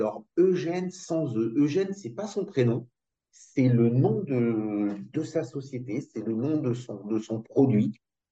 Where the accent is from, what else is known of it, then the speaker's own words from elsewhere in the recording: France; Donc, je suis français d'ailleurs.